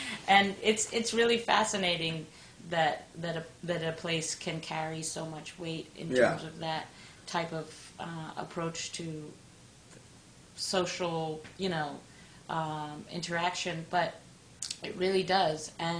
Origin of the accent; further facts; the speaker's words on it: Dobbs Ferry, New York, United States; also born or lived in Westport, Connecticut; I grew up in Dobbs Ferry, New York, and then I lived in Westport, Connecticut